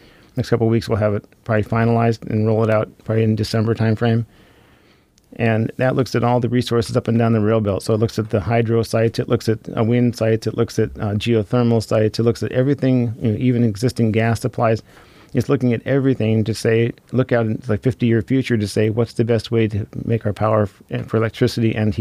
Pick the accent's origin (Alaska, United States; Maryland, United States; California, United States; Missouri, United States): Alaska, United States; Fairbanks; I'm actually from Fairbanks, William, and been there a long time.